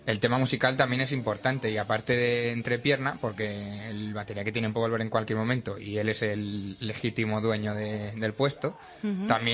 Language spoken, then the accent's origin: Spanish; Castile and León, Spain; mi pueblo está en Burgos.